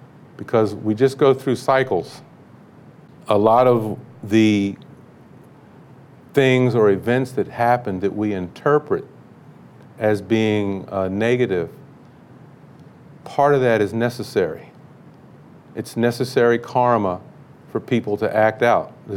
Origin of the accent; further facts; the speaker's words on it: Baltimore, Maryland, United States; So when people kept asking me about Baltimore, since I'm from Baltimore